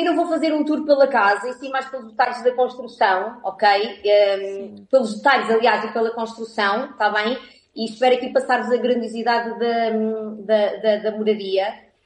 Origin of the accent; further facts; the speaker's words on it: Lisbon, Portugal; now in Algarve, Portugal; vivo no Algarve. Eu sou de Lisboa, estou na medicina imobiliária desde 2003